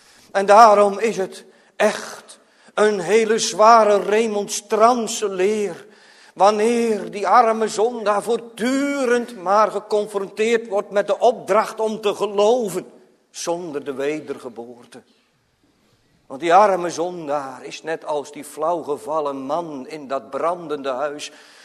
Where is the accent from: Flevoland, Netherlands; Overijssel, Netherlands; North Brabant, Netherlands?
Flevoland, Netherlands; Urk; Ik kom van Urk, dat weet u wel.